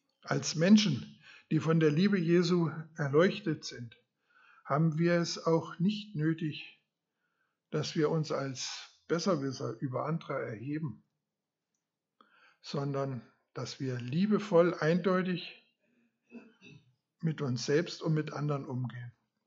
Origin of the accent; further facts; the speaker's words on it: East Germany, Germany; Mir kam so eine Zeit in meiner Kindheit in Erinnerung, wo das Wasser nicht lief. Im Osten war ja immer mal Mangel